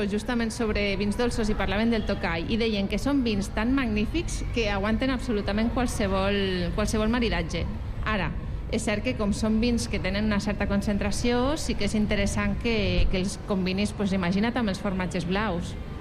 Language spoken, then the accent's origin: Catalan; Catalonia, Spain; internacional com som els catalans